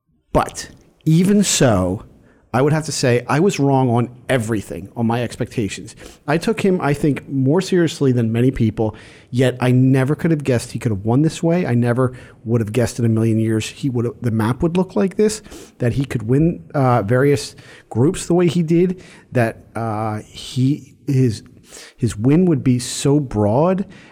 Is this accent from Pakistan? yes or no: no; Philadelphia, Pennsylvania, United States; So we've talked a lot about Philadelphia, obviously, as my hometown.